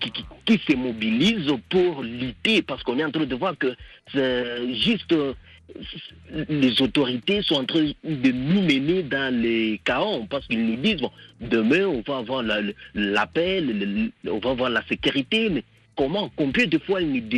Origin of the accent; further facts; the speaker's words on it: DR Congo; moi aussi, je suis Congolais